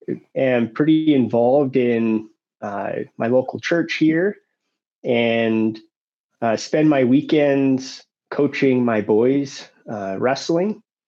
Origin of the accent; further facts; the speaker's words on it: Denver, Colorado, United States; Well, I am from Denver, Colorado.